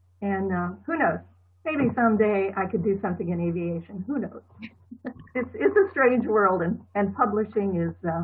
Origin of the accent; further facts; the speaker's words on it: St. Petersburg, Florida, United States; I'm following them in their lives in my hometown, St. Petersburg, and it's just such a delight for me to write.